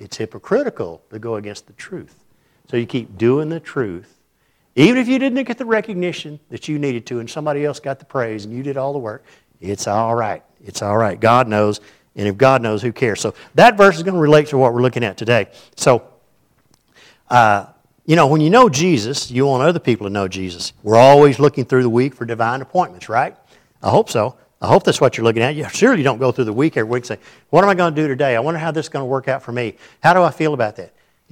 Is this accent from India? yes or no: no; United States; Well, in my mind, as an American, I mean, things are going to be easy.